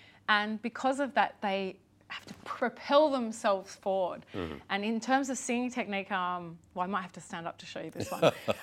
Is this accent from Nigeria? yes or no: no; Australia; being an Australian. Sometimes people have a hard time picking where I'm from.